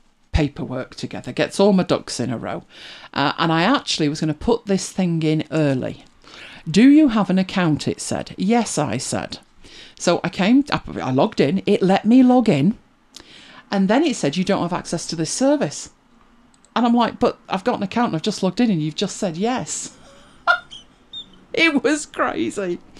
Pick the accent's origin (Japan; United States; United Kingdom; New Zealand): United Kingdom; England; So I explained that I'm from England